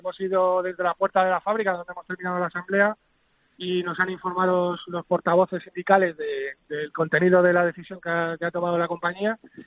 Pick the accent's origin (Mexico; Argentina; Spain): Spain; Community of Madrid; pues yo soy madrileño